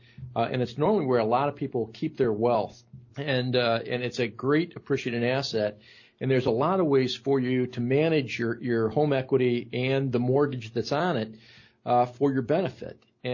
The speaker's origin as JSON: {"language": "English", "town": "Oregon", "region": "Ohio", "country": "United States", "said": "my upbringing was very blue collar, as was Dan's. He's from Pemberville. I'm from Oregon. We come from industrial families."}